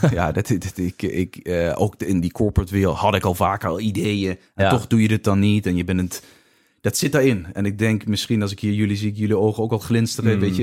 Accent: Netherlands; Ik denk dat wij als Nederlanders zijn nog steeds ook wel echt veel succesvolle ondernemers.

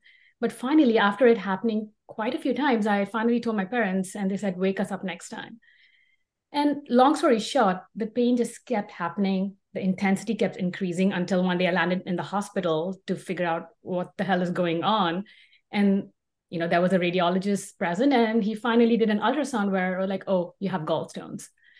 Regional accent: India; moved away as an adult; now in United States; I'm an Indian immigrant and I came to the US now almost 20 years ago.

